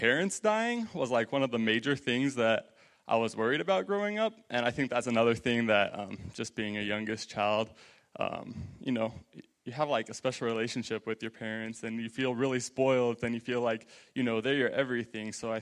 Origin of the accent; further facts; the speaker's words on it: Crawford, Nebraska, United States; I grew up over in Crawford, Nebraska, just down the road there. I grew up in a house that was full of believers. I'm the youngest of four boys.